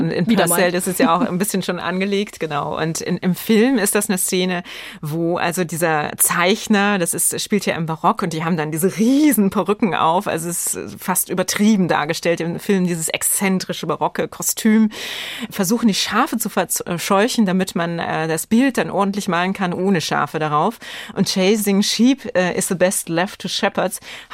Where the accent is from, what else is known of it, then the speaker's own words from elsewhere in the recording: Simmern, Rhineland-Palatinate, Germany; Wir hatten damals in der Heimatstadt, wo ich aufgewachsen bin, in Simmern im Hunsrück, so ein Kino.